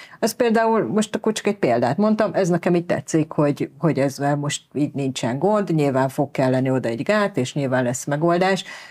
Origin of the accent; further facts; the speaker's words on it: Budapest, Hungary; én meg viszont teljesen nagyon budapesti vagyok